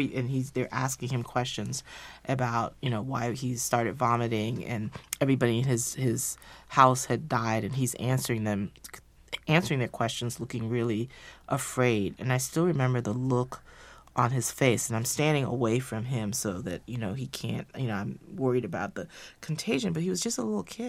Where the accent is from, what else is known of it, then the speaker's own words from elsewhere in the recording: Liberia; now in United States; I'm from Liberia myself. I grew up there. And I live now in the U.S. I'm an American citizen.